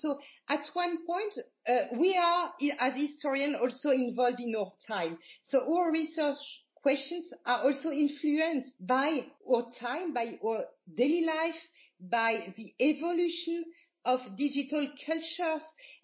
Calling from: France; you are calling me from Brazil and I'm answering you from France, but also working in Luxembourg

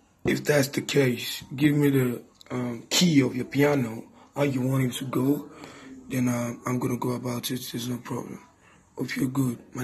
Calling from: Lagos, Nigeria; English is a second language; I'm not from the States. I'm calling you from Nigeria. Lagos, Nigeria.

